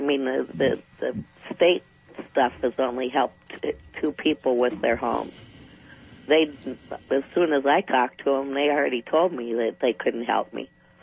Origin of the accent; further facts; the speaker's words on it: Pennsylvania, United States; No, I'm originally from Pennsylvania.